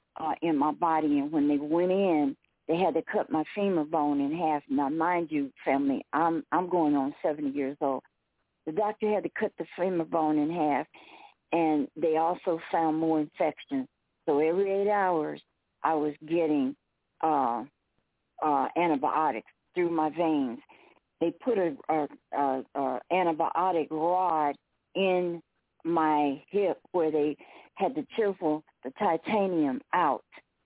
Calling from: Tucson, Arizona, United States; I'm calling from Tucson, Arizona.

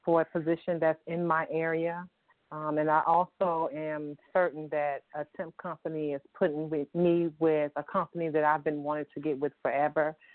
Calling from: Hampton, Virginia, United States; the funny part about it is that we're in Hampton, Virginia.

